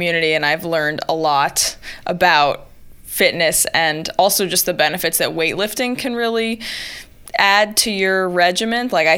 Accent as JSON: {"language": "English", "town": "New Paltz", "region": "New York", "country": "United States", "tie": "born or raised there", "said": "I grew up in New Paltz, Gardner, around the mountains. My dad moved here because of the rock climbing."}